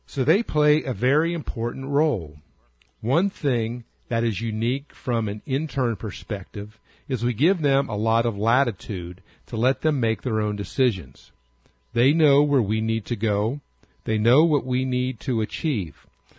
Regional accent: Brazil; now in United States; I'm originally from Brazil.

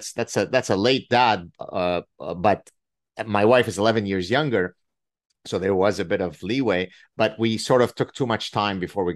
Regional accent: Lebanon; first language ar; English is a second language; So my mother tongue is Arabic. So I speak Arabic, French fluently, English and Hebrew. We're Lebanese Jews.

